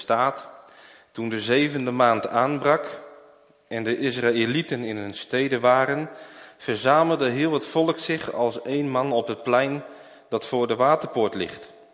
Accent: Ede, Gelderland, Netherlands; ik kom uit Ede.

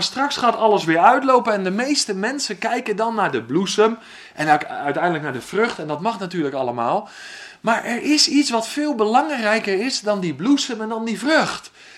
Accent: South Holland, Netherlands; nu ben ik geboren en getogen in het Westland. Sommigen van jullie weten dat. En dat staat bekend vanwege de glastuinbouw.

